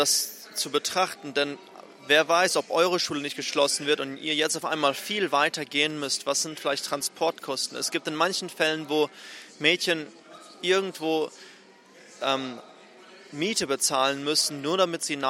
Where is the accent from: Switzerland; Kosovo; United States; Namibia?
Namibia; Windhoek, Khomas; ich komme von Namibia. Ich bin geboren und aufgewachsen in der Hauptstadt, in Windhoek, die Hauptstadt von Namibia.